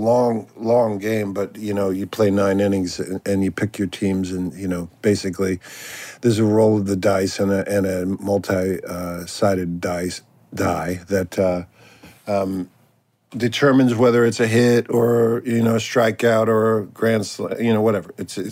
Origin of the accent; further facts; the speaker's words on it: Manhattan, New York, United States; I didn't play. I grew up in Manhattan. So we didn't have a lot of baseball fields.